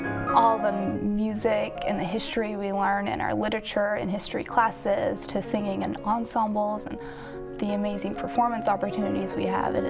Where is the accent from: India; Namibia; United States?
United States; Tomball, Texas; So yeah, we grew up in Tomball, Texas, so just a little north of Houston, and there's a big homeschool community there.